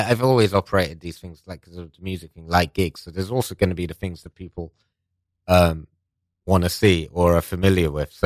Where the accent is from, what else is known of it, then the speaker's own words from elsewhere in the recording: United Kingdom; born there; first language Persian; English is a second language; my parents are both Iranian. I'm Iranian, but I was born in Britain, and speak, like, essentially English was my second language.